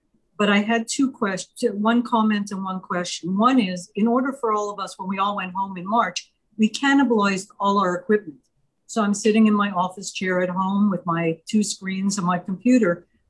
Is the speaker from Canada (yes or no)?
yes; Montreal, Quebec, Canada; I wanted to ask, I'm from Montreal.